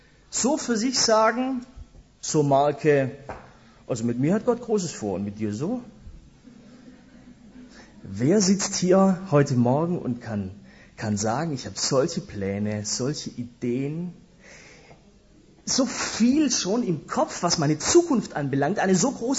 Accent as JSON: {"language": "German", "town": "Stuttgart", "region": "Baden-Württemberg", "country": "Germany", "tie": "born or raised there", "said": "Hier in Stuttgart, meiner Heimatstadt. Ich komme aus Stuttgart-Ost, da nähe Gablenberg, sprich da, wo in Stuttgart die Randgruppen wohnen."}